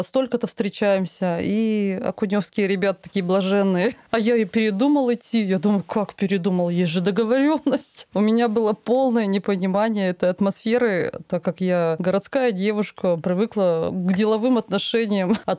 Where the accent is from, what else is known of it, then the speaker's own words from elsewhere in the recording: Kazakhstan; в силу моего менталитета, я казашка